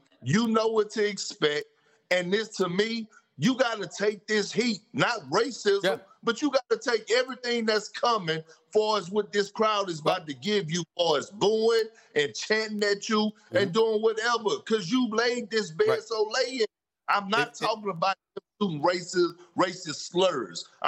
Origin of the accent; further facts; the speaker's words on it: Beaumont, Texas, United States; I grew up in Southeast Texas, in Beaumont, Texas